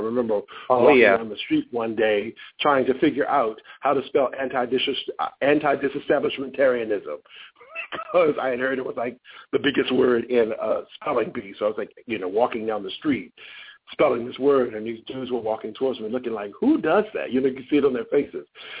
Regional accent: Washington, District of Columbia, United States; And I grew up in Caron Baptist Church in Southwest Washington, D.C., where Reverend Leroy S. Waldo was my pastor, praise God.

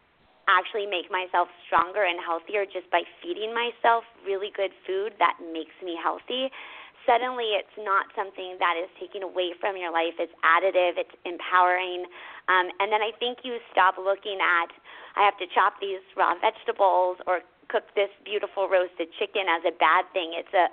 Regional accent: California, United States; Well, I grew up in California, you know, home of California Pizza Kitchen and all of these non-pizza pizzas.

